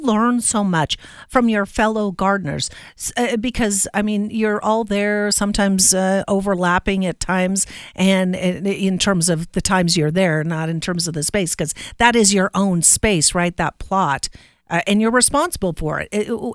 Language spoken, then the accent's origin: English; Pacific Northwest, United States; So I come from the Pacific Northwest, and we call these community gardens pea patches, which I don't think is a term they use around here